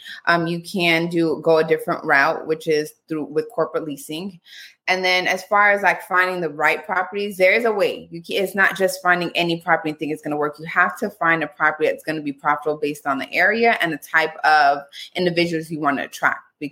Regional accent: Miami, Florida, United States; now in Tampa, United States; South Florida, originally born and raised in Miami.

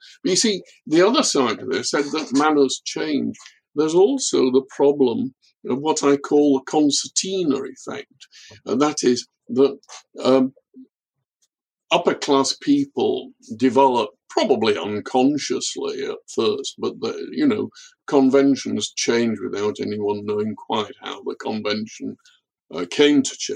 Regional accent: Yorkshire and the Humber, United Kingdom; now in Ireland; I come from Yorkshire and we're supposedly, and I think actually famous for, we're famous for bluntness, and I think it's actually true.

